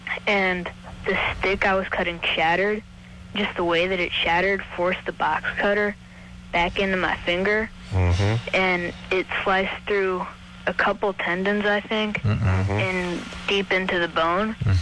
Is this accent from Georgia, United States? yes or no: yes; Omaha, Georgia, United States; I moved from Omaha, Georgia.